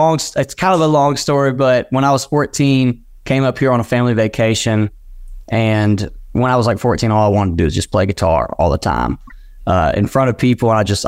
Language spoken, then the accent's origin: English; Houma, Louisiana, United States; I grew up in Houma, Louisiana.